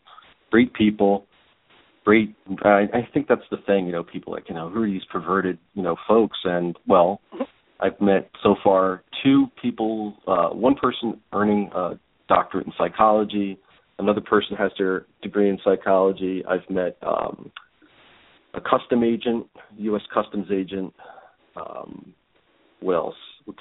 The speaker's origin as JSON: {"language": "English", "region": "New Jersey", "country": "United States", "said": "I mean, I'm from New Jersey. We're born angry anyway."}